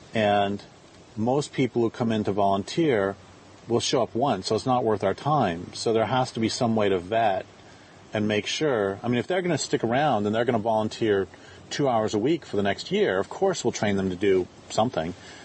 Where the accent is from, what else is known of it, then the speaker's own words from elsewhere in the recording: Colorado, United States; moved away as an adult; I grew up in Colorado from 64 to 84, and one of the reasons I had to leave was because there's just too many people.